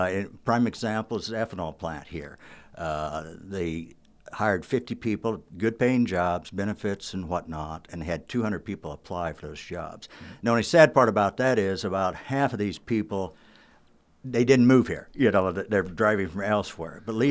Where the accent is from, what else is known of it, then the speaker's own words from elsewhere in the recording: Cumberland, Iowa, United States; I was born and raised around Cumberland, south of Cumberland, and graduated from C&M High School.